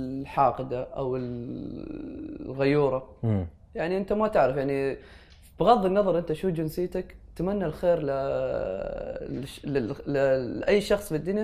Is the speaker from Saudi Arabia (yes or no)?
no; United Arab Emirates; أنا من أصول يمنية وأنا أفتخر أني أنا من أصول يمنية، لكن الحين أنا أحمل الجواز الإماراتي وأنا إماراتي.